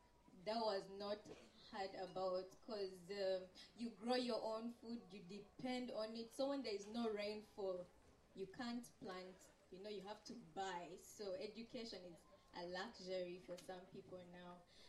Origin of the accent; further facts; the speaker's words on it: Eastern Africa, Uganda; Hello, everybody. I'm from Uganda, East Africa.